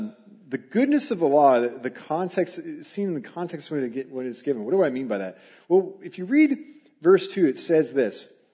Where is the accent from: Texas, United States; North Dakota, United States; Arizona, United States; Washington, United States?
Arizona, United States; For instance, I come from Arizona.